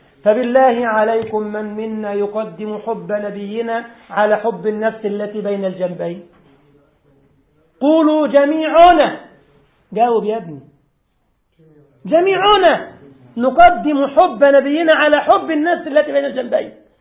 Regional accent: Egypt; وهو عندنا في مصر راح الكعبة امتى؟

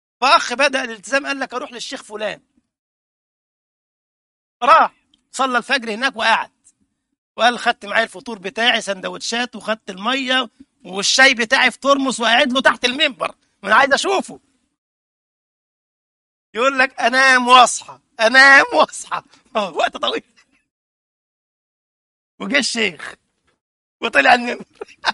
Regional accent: Egypt; كان احد المشايخ عندنا في مصر رحمه الله

